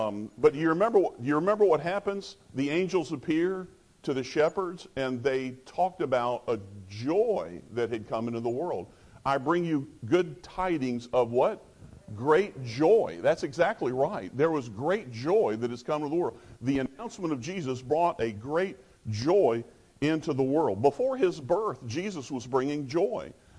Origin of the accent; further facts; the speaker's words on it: Atlanta, Georgia, United States; And we're from Atlanta. We're not used to that, okay?